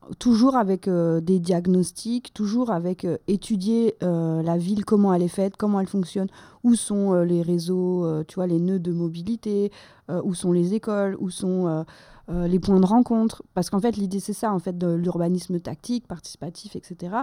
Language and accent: French; Grand Est, France; now in Marseille, France; moi, à la base, je suis Lorraine, tu vois.